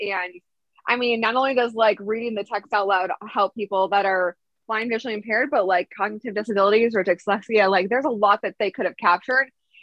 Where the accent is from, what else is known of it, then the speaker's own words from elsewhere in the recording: Wisconsin, United States; I'm a girl from Wisconsin. So of course I grew up loving all sports and I really know my football.